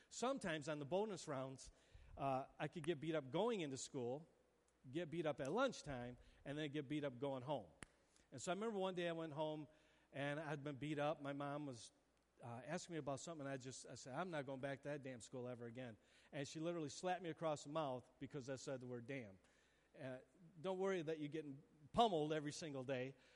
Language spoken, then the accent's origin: English; Easttown, United States; born there; so I was born in Easttown, which if you've been to Easttown the last few years, it didn't look like it does now.